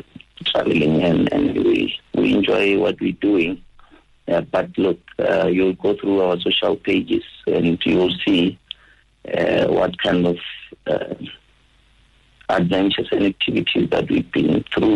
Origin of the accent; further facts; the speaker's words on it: Sekhukhune, Limpopo, South Africa; Fortunately, we are all from Sekukhuni, hence the name Sekukhuni Off-Road Club.